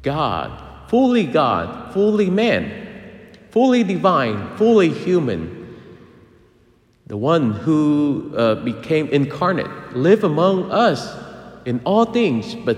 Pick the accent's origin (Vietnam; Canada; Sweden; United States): Vietnam; Growing up in Vietnam, when you go into a Catholic home, you will see a statue of the Sacred Heart and a statue of the Immaculate Heart of Mary or Our Lady of Fatima, right? So I grew up with those